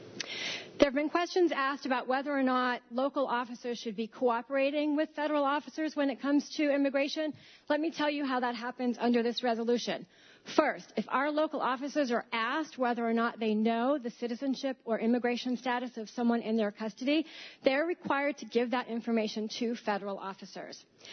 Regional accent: Ithaca, New York, United States; I'm from Ithaca.

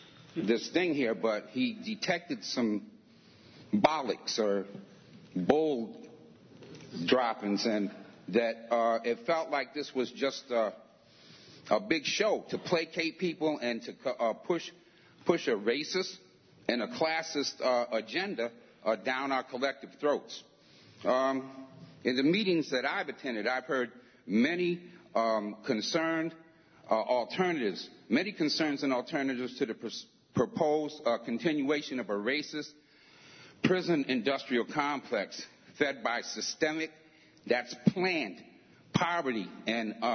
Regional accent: Ithaca, New York, United States; I'm from Ithaca.

